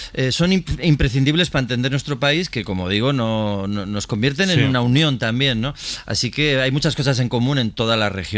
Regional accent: Burgos, Castile and León, Spain; nosotros somos de Burgos.

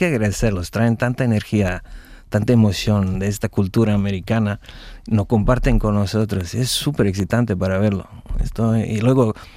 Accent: Toronto, Ontario, Canada; cuando era en high school en Toronto. Yo crecí en Toronto.

